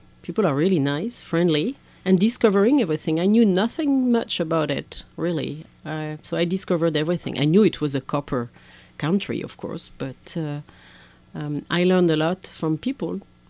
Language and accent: English; West France, France; English is a second language; No, I grew up on the Atlantic coast, on the seaside, on a very touristic place in summer, but very inhabitant. not so many people in the winter.